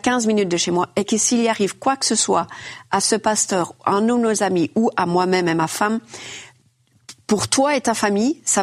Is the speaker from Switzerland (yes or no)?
yes; Switzerland; On est suisse et on parle français